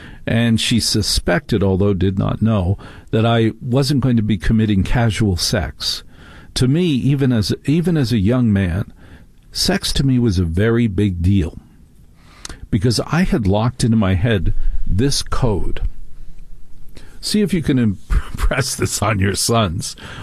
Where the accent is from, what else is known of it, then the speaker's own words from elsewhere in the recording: New Jersey, United States; I mean, growing up in New Jersey, this never was an option.